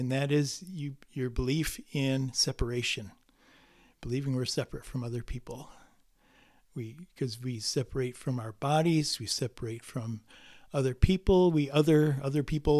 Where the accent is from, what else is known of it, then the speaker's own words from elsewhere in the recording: New York, United States; I grew up in central New York State.